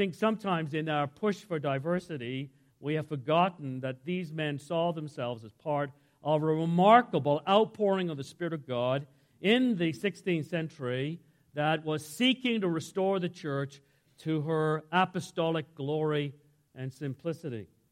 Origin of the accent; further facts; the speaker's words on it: England, United Kingdom; I grew up in England and was grew up in the late 50s, 60s